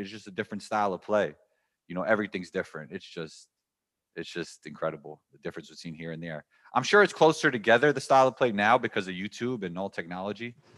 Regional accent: New York City, New York, United States; growing up in New York City playing basketball is just different because there's, you know, there's a court on every corner and there's tournaments everywhere.

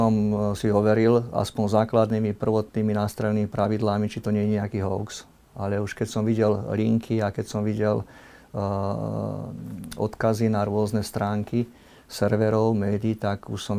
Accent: Prievidza, Trenčín Region, Slovakia; je to ešte v blízkosti môjho rodiska Prievidze, odkiaľ pochádzam. Pod Bojnickým zámkom som sa narodil

